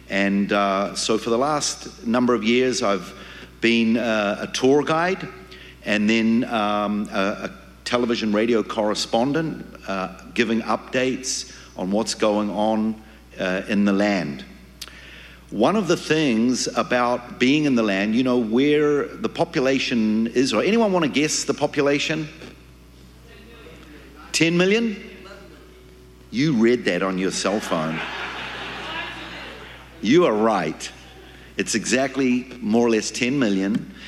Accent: New Zealand; now in Israel; originally I'm from New Zealand. You can tell my accent, those of you who weren't here. That's where I was born. And about 34 years ago, I immigrated to Israel. I grew up in a Jewish family, modern, orthodox, traditional.

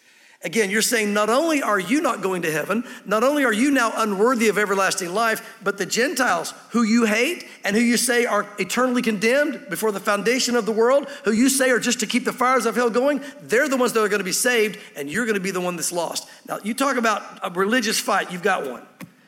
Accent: the South, United States; It didn't hurt that I grew up in the South and we're known as the Bible Belt

